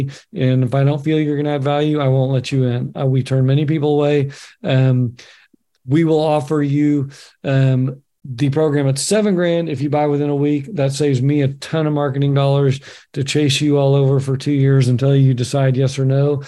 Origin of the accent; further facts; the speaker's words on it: Oregon, United States; who's been in cannabis even longer than me in my home state of Oregon